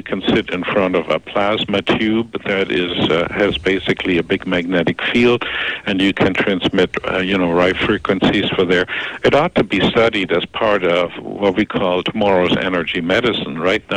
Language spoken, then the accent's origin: English; Canada; because I'm a Canadian doctor.